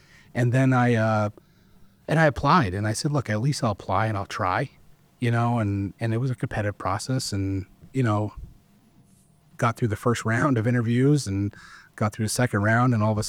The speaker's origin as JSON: {"language": "English", "town": "Rensselaer", "country": "United States", "tie": "born or raised there", "said": "I started volunteering at a senior center in my hometown in Rensselaer"}